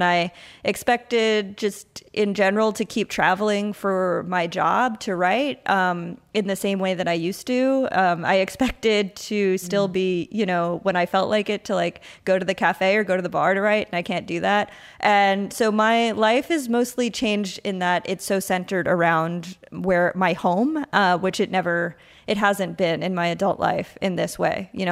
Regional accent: New York, United States; now in Brooklyn, United States; You know, I grew up on Long Island. I stayed on Long Island for a little while in my adulthood, and then I moved to Brooklyn.

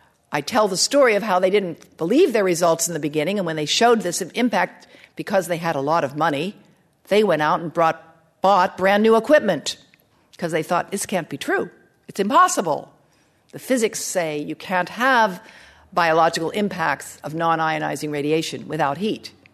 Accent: United States; being American, I confess to a certain belief that our country is the best and the greatest in everything.

